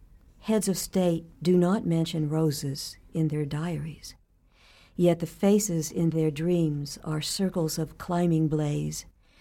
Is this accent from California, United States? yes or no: no; Miami, Oklahoma, United States; And because I was raised in Miami, Oklahoma, around a lot of tribal groups who also were disenfranchised.